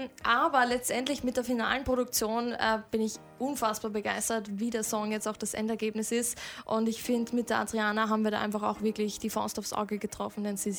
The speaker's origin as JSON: {"language": "German", "country": "Austria", "said": "bei uns in Österreich"}